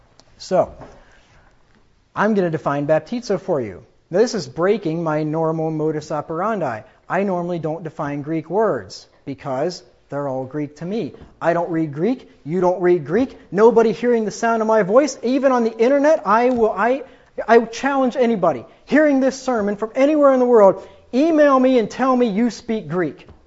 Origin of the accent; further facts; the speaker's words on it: England, United Kingdom; I'm an Englishman.